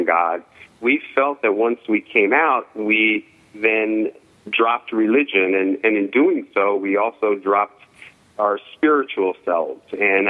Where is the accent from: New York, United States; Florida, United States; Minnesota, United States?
New York, United States; New York City; Part of it had to do with the fact that I grew up in New York City.